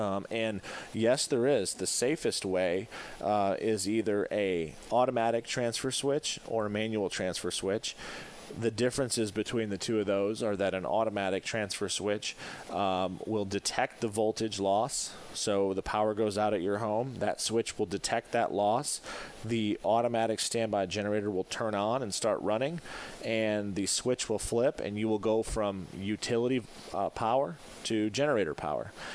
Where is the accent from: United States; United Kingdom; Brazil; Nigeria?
United States; Michigan; now in Florida, United States; And I can tell you, growing up in Michigan, if Michigan was hit with 80-mile-an-hour winds